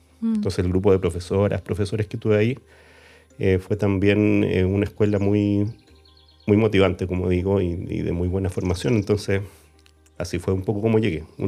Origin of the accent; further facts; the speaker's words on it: Valdivia, Los Ríos, Chile; como soy del sur de Chile, soy de Valdivia